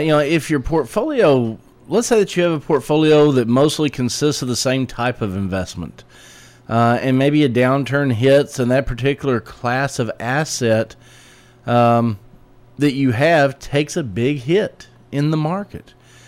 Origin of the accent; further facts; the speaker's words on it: Atlanta, Georgia, United States; You know, I'm a Braves man. I came from Atlanta.